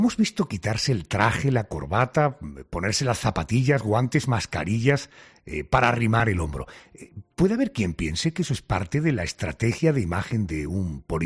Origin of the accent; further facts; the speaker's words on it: Málaga, Andalusia, Spain; yo soy vecino de otra ciudad, soy vecino de la ciudad de Málaga, soy andaluz, soy español, ahora resido en Málaga.